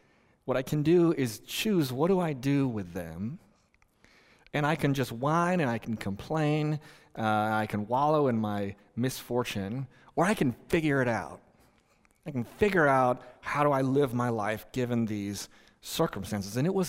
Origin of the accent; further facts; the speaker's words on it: Merced, California, United States; Mark Speckman is a legend in the town that I grew up in Merced, California.